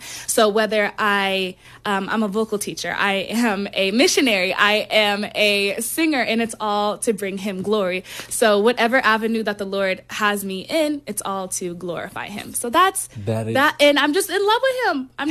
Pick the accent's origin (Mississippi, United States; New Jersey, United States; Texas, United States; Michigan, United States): Texas, United States; Houston; born and raised in Houston, Texas, very much a product of my environment.